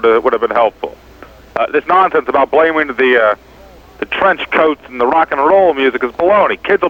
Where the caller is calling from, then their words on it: Los Angeles, California, United States; I'm calling from Los Angeles.